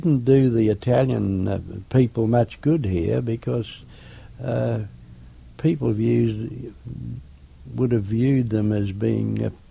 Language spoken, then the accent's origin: English; Bayswater, Australia; Where I grew up in Bayswater, we had Italians and Croats and Russians